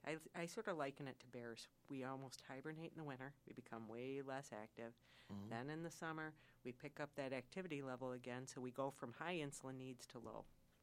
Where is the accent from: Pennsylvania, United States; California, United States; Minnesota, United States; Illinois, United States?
Illinois, United States; Waukegan; you know, I'm from Waukegan, and everybody says mispronounced that too.